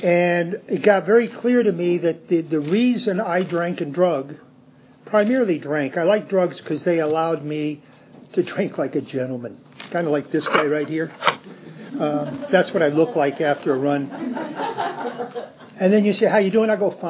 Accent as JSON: {"language": "English", "country": "Venezuela", "tie": "born or raised there", "moved": "yes", "lives_now": "United States", "said": "I was born in the States, grew up in Venezuela."}